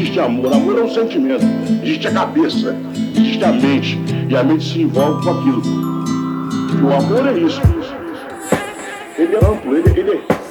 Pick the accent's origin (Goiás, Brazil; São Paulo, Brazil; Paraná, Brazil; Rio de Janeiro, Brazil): Rio de Janeiro, Brazil; born there; also born or lived in United States; Eu tenho uma paixão pelo Rio de Janeiro, cara. Eu nasci aqui, morei nos Estados Unidos, cara.